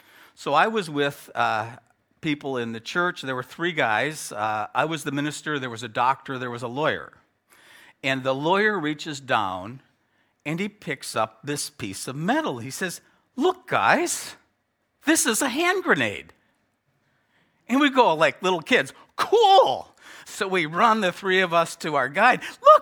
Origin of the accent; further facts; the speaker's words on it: United States; Now, I'm from the United States, and in northern Minnesota and in New England